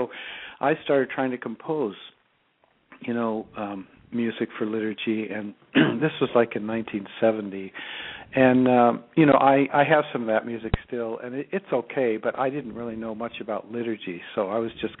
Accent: Cleveland, Ohio, United States; Well, actually, I grew up in the Cleveland area in Ohio

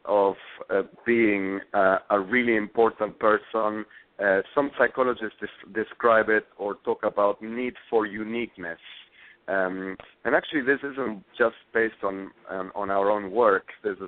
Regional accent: Argentina; born or raised there; also born or lived in South America

